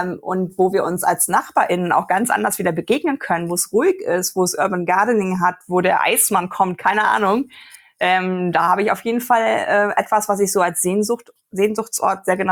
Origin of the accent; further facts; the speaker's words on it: Hamburg, Germany; ich möchte in Hamburg wohnen bleiben. Ich bin Hamburgerin, ich gehe nicht aufs Land.